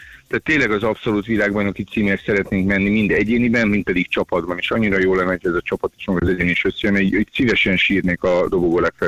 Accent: Hungary; nagyon büszkén mondom el, hogy magyar mérnökökkel, magyar szerelőkkel dolgozunk, és teljesen 98%-ban magyarok vagyunk, és Magyarországról képviseljük a nemzetközi elitben a kis autosportos világunkat.

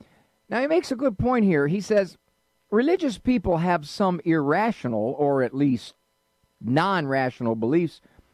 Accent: Cleveland, Ohio, United States; In my hometown, the Cleveland Indians had to change their name.

